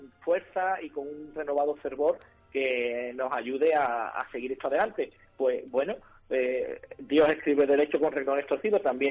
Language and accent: Spanish; Sanlúcar de Barrameda, Andalusia, Spain; now in Ubrique, Spain; yo que vengo de la zona de Sanlúcar de Barrameda, que soy natural de allí